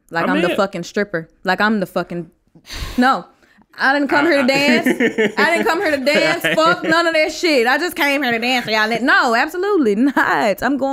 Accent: Forrest City, Arkansas, United States; also born or lived in South Central Los Angeles; I'm from Forest City, Arkansas. Forest City with two R's. Forest City, Arkansas.

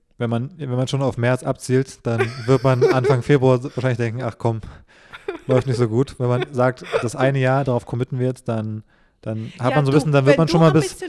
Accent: Berlin, Germany; ich bin ja gebürtiger Berliner, aber so richtig Mitte-Berliner war ich ja eben lange Zeit nicht.

